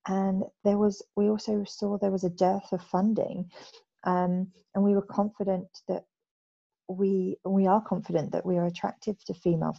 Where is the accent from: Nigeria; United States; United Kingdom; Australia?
United Kingdom; moved away as an adult; now in Singapore; I'm British and I'm an expat living in Singapore, and I've been there for 3 years now.